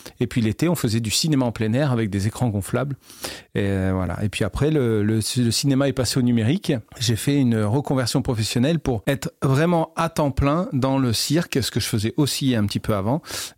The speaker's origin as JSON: {"language": "French", "region": "Centre-Val de Loire", "country": "France", "said": "moi je suis originaire de la région centre, la Touraine, le Berry, toutes ces régions centrales."}